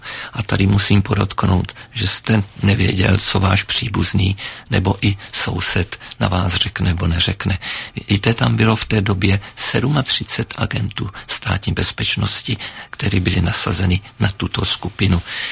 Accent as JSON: {"language": "Czech", "town": "Litohoř", "region": "Vysočina Region", "country": "Czechia", "said": "já pocházím z Litohoře, to znamená, je to kousek od Moravských Budějovic"}